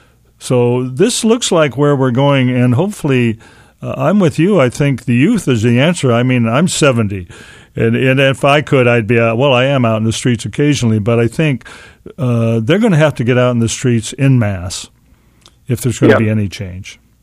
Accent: United States; I'm an American. I'm ashamed of Americans and America

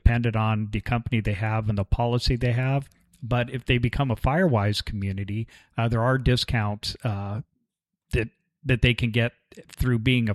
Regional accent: San Diego, California, United States; I grew up in San Diego, California. And that's right. Yeah, I grew up there, went to high school and all of that.

